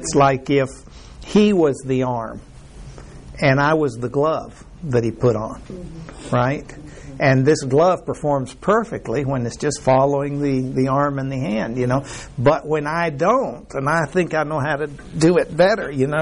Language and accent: English; Mexico; I was raised in Mexico, and at least there are tall Mexican people, but at least in the majority of them, at least in this area I was raised in, were short